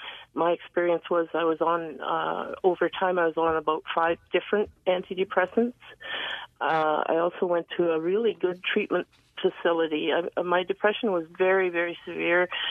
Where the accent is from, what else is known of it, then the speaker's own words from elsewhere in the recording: Canada; I'm a Canadian veteran, and I'm a lifetime registered nurse